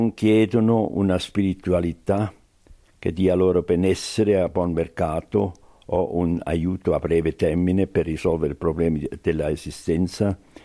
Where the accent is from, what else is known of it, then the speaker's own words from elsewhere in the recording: Switzerland; In salita, come svizzero io dico, con il passo lento e regolare dello scalatore